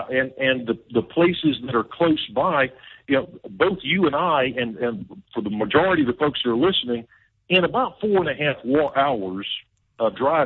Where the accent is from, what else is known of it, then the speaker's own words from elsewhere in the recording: North Carolina, United States; And while I was raised in North Carolina, so I love fishing, you know, the Carolina reservoirs as well as the Carolina coast.